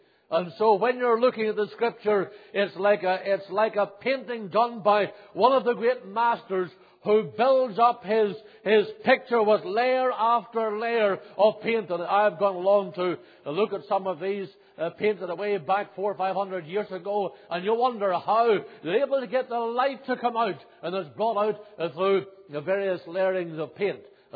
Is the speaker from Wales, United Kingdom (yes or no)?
no; Northern Ireland, United Kingdom; moved away as an adult; now in Canada; when I came to Canada for this ministry in 1976 was I got a phone call from Northern Ireland, my home country